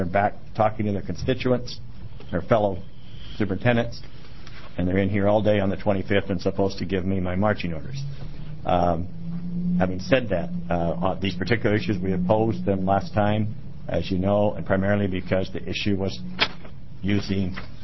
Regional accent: Washington, United States; I'm from Eastern Washington, and some of you know that.

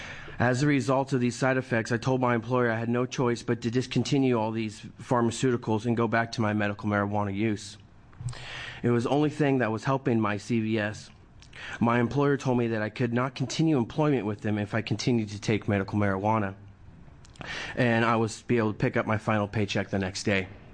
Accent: Lowell, Oregon, United States; I am an Oregonian from Lowell, right outside the Eugene-Springfield area.

